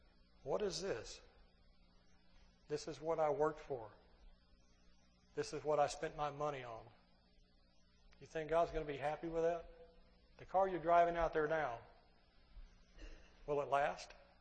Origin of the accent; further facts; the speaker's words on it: Ohio, United States; Growing up in Ohio, when I was younger, more so than now, you see cars that were pretty rusty.